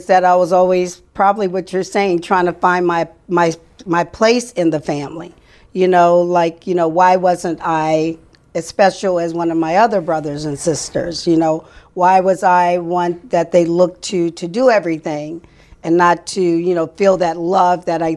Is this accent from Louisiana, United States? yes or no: yes; New Orleans, Louisiana, United States; born there; I was born in New Orleans, Louisiana.